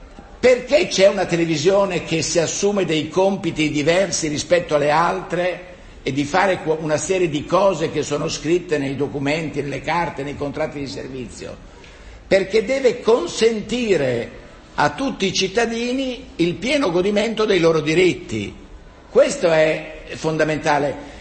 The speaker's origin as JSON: {"language": "Italian", "town": "Florence", "region": "Tuscany", "country": "Italy", "tie": "born or raised there", "said": "io sono un fiorentino di formazione, il mio liceo è il Dante"}